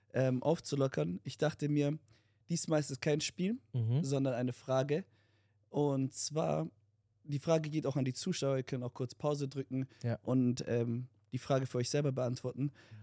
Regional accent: Stuttgart, Baden-Württemberg, Germany; ich bin 27 Jahre alt, komme aus Stuttgart. Meine Eltern kommen aus Äthiopien

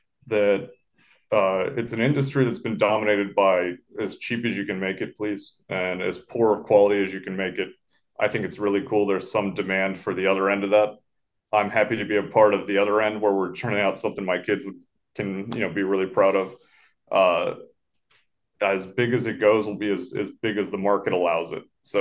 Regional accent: Toledo, Ohio, United States; I'm staying out of this, all right? I'm from Toledo. I cook French. I don't speak it very well.

